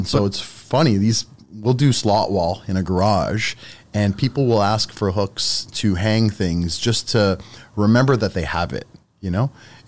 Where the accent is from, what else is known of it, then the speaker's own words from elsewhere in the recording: Etobicoke, Ontario, Canada; I grew up in Etobicoke.